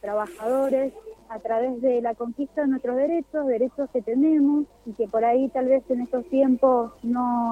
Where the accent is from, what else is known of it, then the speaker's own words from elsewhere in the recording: Mendoza, Argentina; yo soy de Ciudad, de Mendoza, vivo cerca del Parque Central.